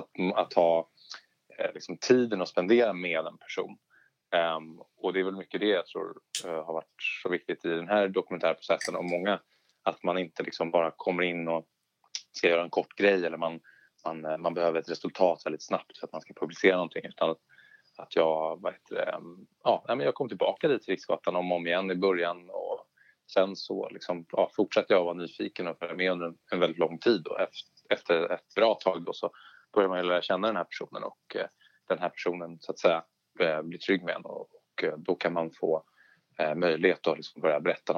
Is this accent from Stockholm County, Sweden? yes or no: yes; Stockholm, Stockholm County, Sweden; Och då hände jag liksom född och uppvuxen i Stockholm.